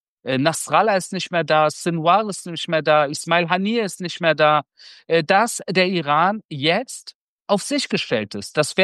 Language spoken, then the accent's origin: German; Berlin, Germany; Ich bin in Göttingen geboren und Berlin aufgewachsen, aber meine Eltern sind beide aus dem Iran und das bedeutet im Endeffekt, dass ich in einem persischen Haus groß geworden bin in Berlin. Das heißt, persisches Essen, persische Teppiche, persische Musik, persische Sprache.